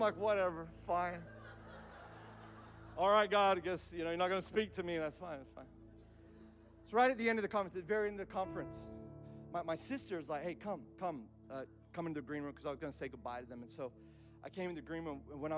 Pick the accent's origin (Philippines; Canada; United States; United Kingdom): Philippines; She's like, and where are you from? I'm like, well, I'm from the Philippines.